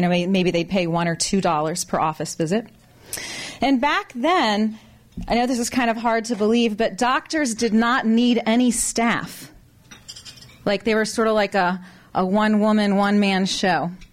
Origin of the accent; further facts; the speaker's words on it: Eugene, Oregon, United States; It's really exciting to be able to actually speak in my hometown. I've been all over the country sharing what we've done here, and it's amazing to me that people in Eugene don't even know this, a lot of them.